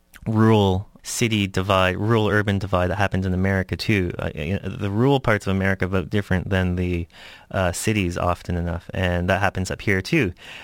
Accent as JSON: {"language": "English", "town": "Windsor", "region": "Ontario", "country": "Canada", "tie": "born or raised there", "said": "and in Ontario, whose industrial base has evaporated, especially in my hometown, Windsor, which all the automotive companies are closing"}